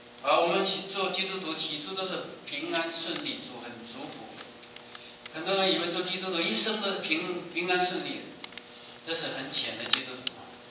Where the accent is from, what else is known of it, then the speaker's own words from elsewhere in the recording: Fuzhou, Fujian, China; 不像我们福州人呢